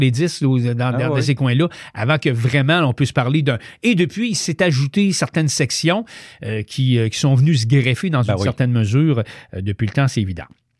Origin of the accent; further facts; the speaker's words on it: Canada; et on va maintenant s'en venir chez nous au Canada